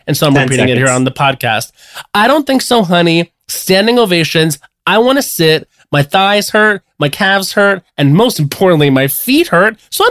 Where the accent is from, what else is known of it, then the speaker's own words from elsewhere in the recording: Long Island, New York, United States; Joel thinks I'm from New Jersey more than he thinks I'm from Long Island.